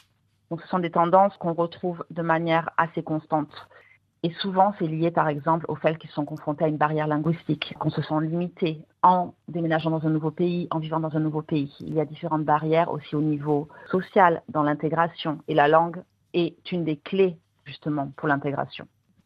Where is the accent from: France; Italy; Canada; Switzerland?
France; Toulouse, Occitanie; now in Berlin, Germany; Je vis à Berlin depuis plus de 12 ans. Je viens du sud de la France, originellement de Toulouse.